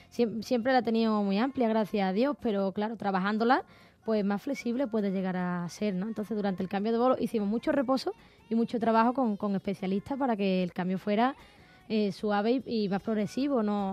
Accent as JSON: {"language": "Spanish", "region": "Andalusia", "country": "Spain", "accent": "Gaditano", "lives_now": "Madrid, Spain", "said": "El acento de mi tierra andaluza, de los gaditanos, es maravilloso."}